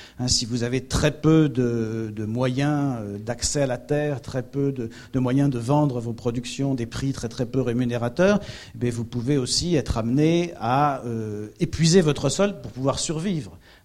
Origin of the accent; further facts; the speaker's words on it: France; Mais comment est-ce que nous, en tant que Français, on peut dire c'est absolument aberrant de faire ce genre de choses?